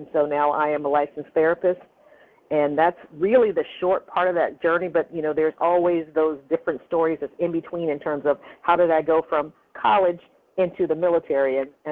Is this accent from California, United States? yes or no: yes; San Bernardino, California, United States; now in Upper Marlboro, United States; I am originally from San Bernardino, California. And I now live in Maryland, in Upper Marlboro, Maryland.